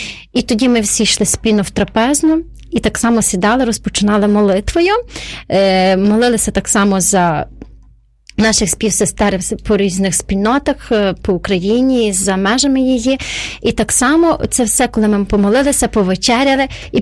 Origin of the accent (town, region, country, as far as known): Ternopil, Ternopil Oblast, Ukraine